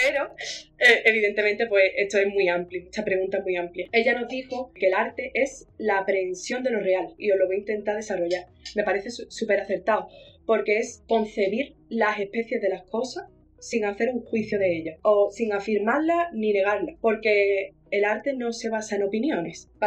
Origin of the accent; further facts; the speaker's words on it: Malaga, Andalusia, Spain; yo me imaginaba a los artistas de pequeña, como era en el Renacimiento, pintando bóvedas y frescos, y en Málaga no hay.